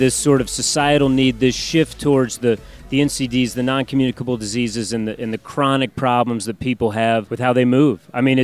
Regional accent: Illinois, United States; also born or lived in St. Louis / Phoenix; Originally, Illinois.

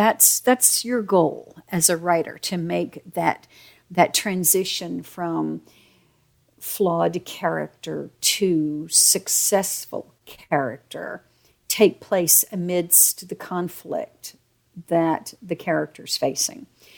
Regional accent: Southern United States, United States; All over the South. Dad worked for a paper company.

